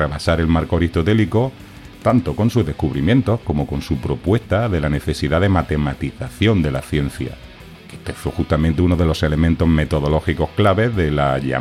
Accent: Granada, Andalusia, Spain; como decimos en mi pueblo, que es Granada

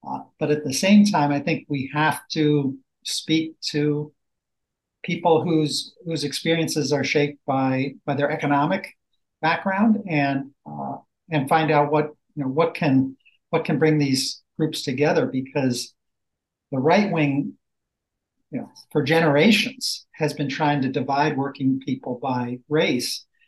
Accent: New Jersey, United States; also born or lived in Washington, D.C. / Minnesota; So I grew up, I was born in Washington, D.C., grew up in New Jersey and then Minnesota.

